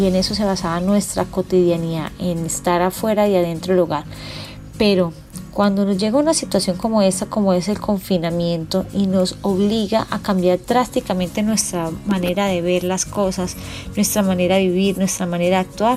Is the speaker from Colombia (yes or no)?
yes; Colombia; nosotros como colombianos a no dejarnos vencer por la adversidad